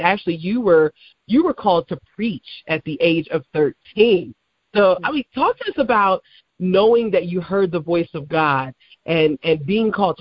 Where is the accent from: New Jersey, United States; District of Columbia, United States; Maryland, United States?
Maryland, United States; It's so amazing how we're both from Maryland, but we met each other in Delaware.